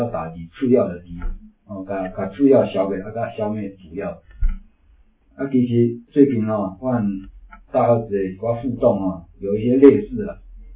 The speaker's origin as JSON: {"language": "Chinese", "country": "Taiwan"}